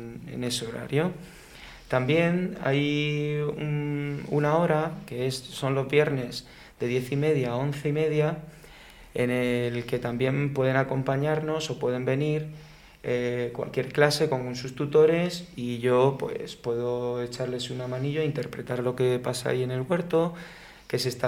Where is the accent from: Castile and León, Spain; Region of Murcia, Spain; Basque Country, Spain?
Region of Murcia, Spain; Cartagena; born there; Pues nací en Cartagena, en el sureste de la península ibérica.